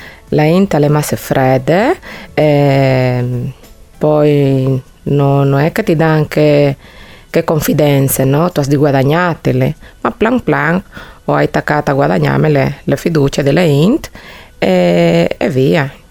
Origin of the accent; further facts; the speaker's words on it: Cartagena, Bolívar, Colombia; moved away as an adult; now in Feletto, Italy; io vengo dalla Colombia, da una città affacciata sul mare del Caraibi che si chiama Cartagena.